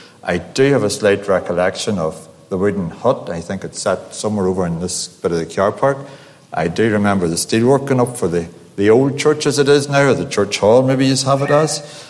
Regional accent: Northern Ireland, United Kingdom; I was brought up in the Clogher Valley. I came into this world back in September 1972, born to Wills and Lucinda, so before you all calculate, I'm still in my 40s

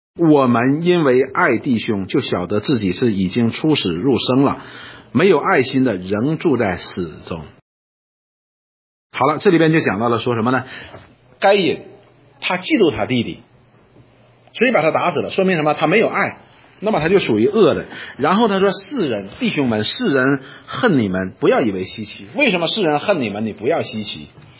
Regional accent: China; 我们中国人叫什么来着

